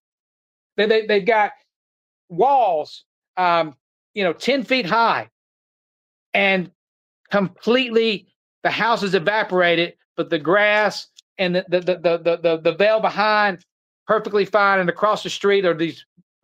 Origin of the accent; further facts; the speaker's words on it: United States; You know, I'm still an American. This is a free country.